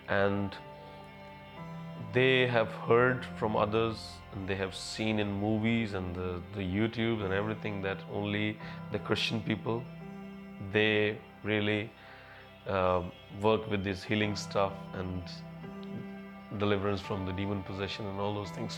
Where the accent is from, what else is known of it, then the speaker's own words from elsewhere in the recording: Dabwali, Haryana, India; In 2014, you know, while we were in my hometown, Dabwali, we had like 15 house churches